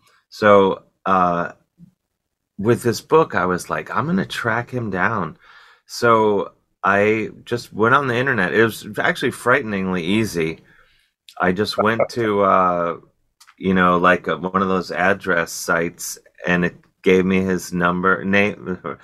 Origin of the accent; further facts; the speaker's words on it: Cleveland, Ohio, United States; Football, I pretend, you know, that especially growing up in Cleveland, it's like you had to show up to school on Monday knowing the score of the Browns game and what happened.